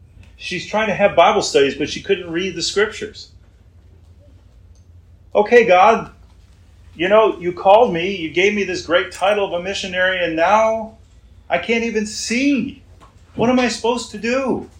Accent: Round Lake, New York, United States; I was from Round Lake. Round Lake was the Nazareth of my school district, okay? Round Lake, most of the people I grew up with were drug addicts, committed crimes, had bad grades, flunked out of school.

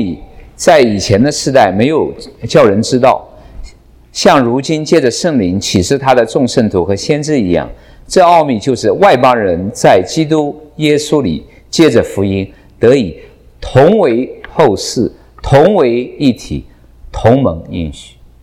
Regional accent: Jiangsu, China; 比如说我们江苏人跟四川人有差别

